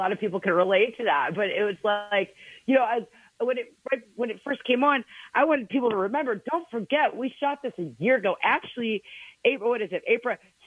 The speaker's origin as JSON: {"language": "English", "region": "Alabama", "country": "United States", "said": "I'm from Alabama, y'all."}